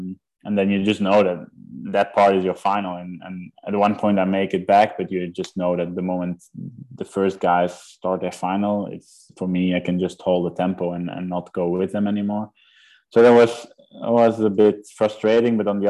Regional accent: Leuven, Flanders, Belgium; I think that was the disadvantage of racing in Leuven, in my hometown.

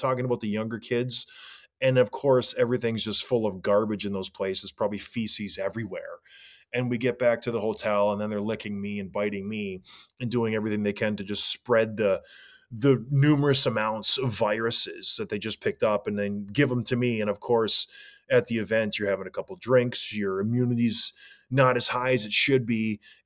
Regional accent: St. Catharines, Ontario, Canada; I grew up in St. Catharines, so I grew up watching the Leafs, hating the Leafs.

